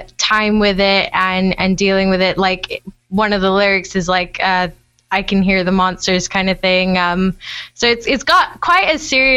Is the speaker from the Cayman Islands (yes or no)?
yes; North Side, Cayman Islands; moved away; I was born in Northside, lived there for, grew up there pretty much, and then we moved over here to do for my education and stuff, college and uni.